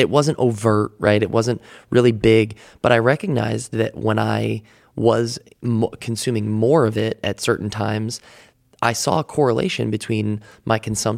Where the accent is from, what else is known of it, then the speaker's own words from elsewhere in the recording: Midwest, United States; Yeah, I grew up in the Midwest, so I was in kind of the Bible Belt area, and I grew up in a slightly religious home